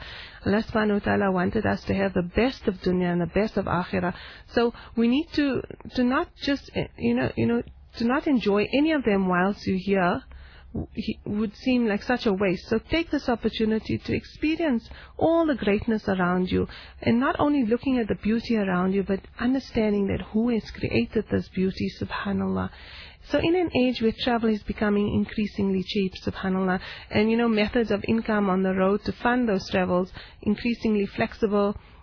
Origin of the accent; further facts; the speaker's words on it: South Africa; this is a ni'mat and it's a privilege that we as South African women need to really embrace